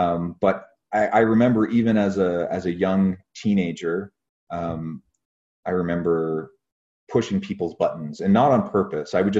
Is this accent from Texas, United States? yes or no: no; Oregon, United States; also born or lived in Ohio / Missouri; now in Utah, United States; I was born in Ohio, grew up mostly in Oregon, and then my family moved out to Missouri later in my teenage years. And then I eventually found my way to Utah for school